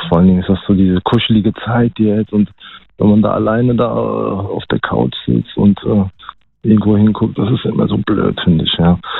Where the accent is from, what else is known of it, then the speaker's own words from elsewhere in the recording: Siegburg, North Rhine-Westphalia, Germany; moved away as an adult; now in Wiesbaden, Germany; Ich bin beruflich vor kurzem nach Wiesbaden gezogen und bin ursprünglich aus Siegburg.